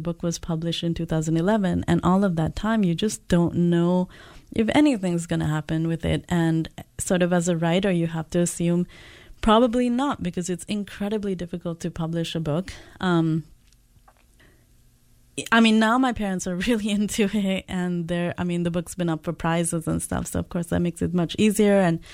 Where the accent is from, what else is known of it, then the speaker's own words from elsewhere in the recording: Nigeria; when I was growing up in Nigeria, we were all reading like Enid Blyton.